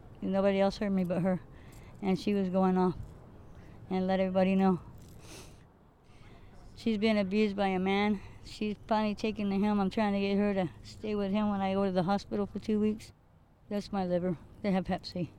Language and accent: English; Ventura, California, United States; I am from Ventura, California